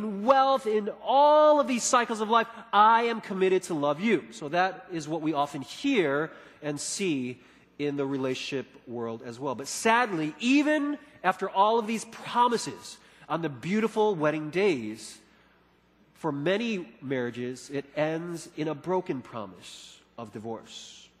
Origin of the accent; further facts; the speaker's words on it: Chicago, Illinois, United States; But there's another thing that a lot of people would often say to me once they find out that I'm from Chicago.